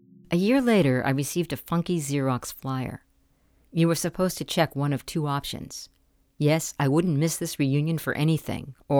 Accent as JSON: {"language": "English", "town": "Worcester", "region": "Massachusetts", "country": "United States", "tie": "born or raised there", "also_born_or_lived": "New York City, United States / Oregon, United States", "said": "I worked hard to shed my accent, and when people asked me where I was from, I would vaguely say that I grew up outside of Boston."}